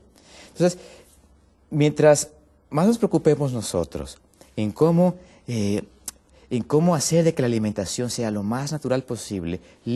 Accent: Ecuador; Por ejemplo, en mi país, allá en Ecuador, era un país que se abastecía de sus propios recursos alimenticios, de un país netamente agrícola.

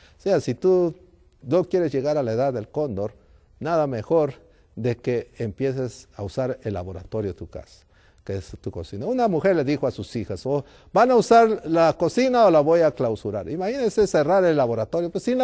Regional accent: Abancay, Apurímac, Peru; pastor, yo soy allá de Abancay, cerca del Cusco, cerca de Machu Picchu, y allá pues tenemos una música típica que se llama

